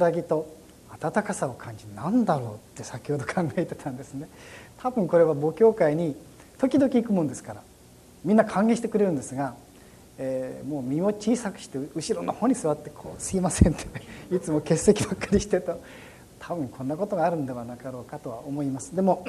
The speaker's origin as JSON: {"language": "Japanese", "town": "Koiwa", "region": "Tokyo", "country": "Japan", "lives_now": "Omiya, Japan", "said": "私は小岩の出身で今、紹介ありましたように埼玉県の大宮市に、おりまして、"}